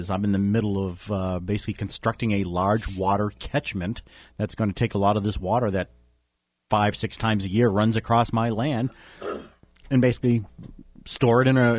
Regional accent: New England, United States; And I came from New England. We had all kinds of artesian wells and, you know, spring water and stuff like that.

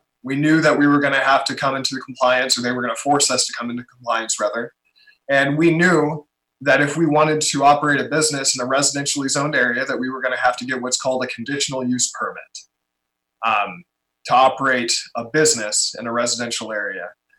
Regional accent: Arizona, United States; I'm from Arizona. We were living in California when we had the idea to build this, to start this project.

